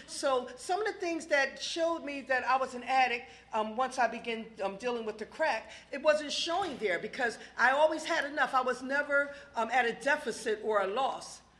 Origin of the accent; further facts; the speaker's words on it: Philadelphia, Pennsylvania, United States; also born or lived in New Jersey; now in Maryland, United States; I remember my geographic cure was moving here to Maryland because I am from Philadelphia and the New Jersey area.